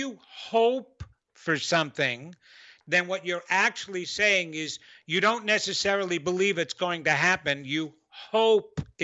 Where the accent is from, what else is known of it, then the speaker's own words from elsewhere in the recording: New York, United States; accent: New York; oh, by the way, that was my New York accent